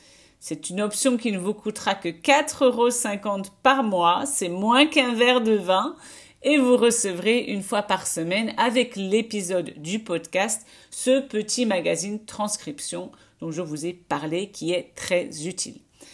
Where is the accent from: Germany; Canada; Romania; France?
France; eastern France; Je viens de l'est de la France et ce n'est pas le genre de plat qu'on prépare dans ma région. On est près de la Suisse, il fait très froid